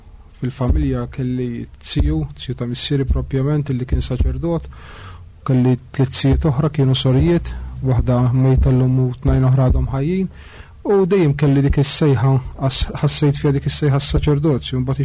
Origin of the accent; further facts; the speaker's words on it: Xagħra, Gozo, Malta; Jiena mix-xara. Mxara, tulit il-xara, kont noqot il-xara, mxara.